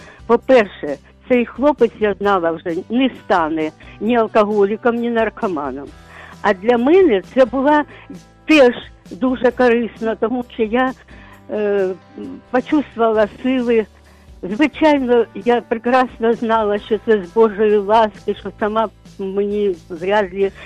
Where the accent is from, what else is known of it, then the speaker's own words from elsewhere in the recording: Kharkiv, Kharkiv Oblast, Ukraine; ми перед учнями розповіли, що ми з Харкова, краєзнавці